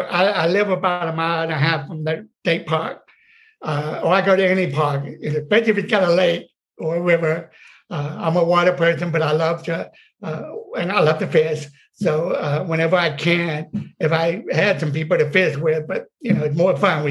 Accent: the South, United States; I grew up in the South, okay? I grew up, I still do.

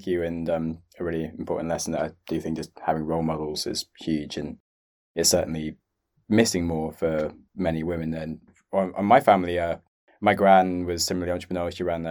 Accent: England, United Kingdom; I don't know, I'm not great at English, considering that I am English.

